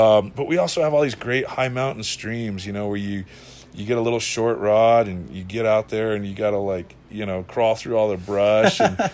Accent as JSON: {"language": "English", "town": "Taos", "region": "New Mexico", "country": "United States", "tie": "born or raised there", "said": "But when I think of Taos as home, I mean, I feel really lucky that I was born here."}